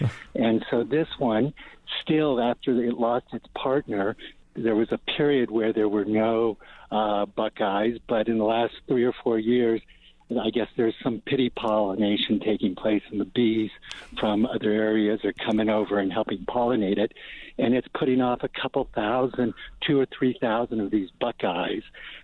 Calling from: Santa Fe, New Mexico, United States; Hey, howdy, and I'm calling actually from Canyon Road right outside El Zaguan or the Johnson House.

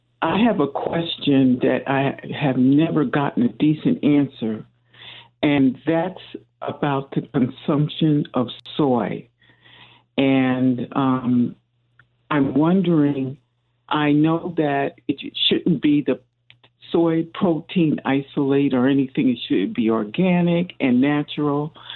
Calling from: Albany, New York, United States; I'm calling from Albany, New York.

